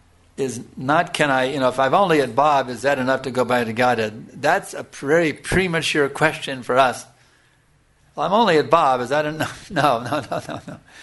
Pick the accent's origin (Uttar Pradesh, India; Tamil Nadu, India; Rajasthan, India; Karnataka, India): Uttar Pradesh, India; Noida; Now, I'm a disciple from Noida, India.